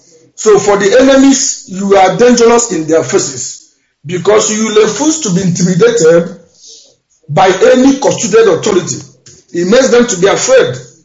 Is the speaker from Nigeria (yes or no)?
yes; Enugu State, Nigeria; now in Nuremberg, Germany; I came from Enugu State in Oboka in Nkanu East, Biafra land.